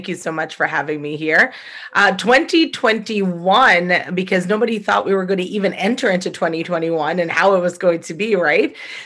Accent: New York, United States; I left my full-time executive level position at a nonprofit here in New York, because I'm from New York

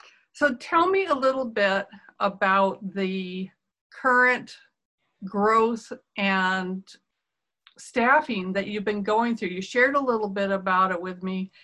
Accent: Iowa, United States; I thought it was really cool because we're both from Iowa, central United States, flyover country.

